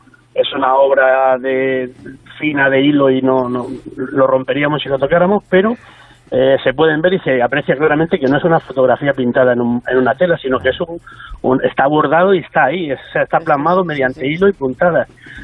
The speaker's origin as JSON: {"language": "Spanish", "town": "Lorca", "region": "Region of Murcia", "country": "Spain", "said": "Estoy en Murcia capital, pero técnicamente la llamada es de Lorca porque soy lorquino y el estar ahora mismo en Murcia es casi un accidente. De hecho, vengo de Lorca, o sea que sí, estoy en Murcia capital."}